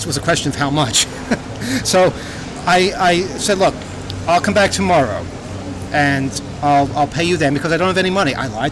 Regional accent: United States; I'm from America. Obviously, I have a lot more money than they do here.

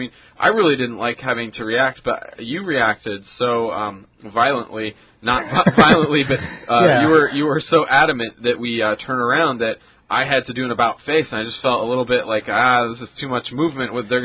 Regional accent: Seattle, Washington, United States; I'm from Seattle. I'm from Washington

